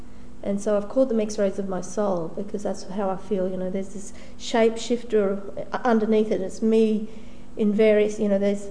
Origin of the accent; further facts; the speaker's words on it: Roma, Queensland, Australia; now in Brisbane, Australia; Gubbi Gubbi woman from the Sunshine Coast, but I also have connections with the Gamilaroi and Wiradjuri people of New South Wales. But I grew up in Roma, Western Queensland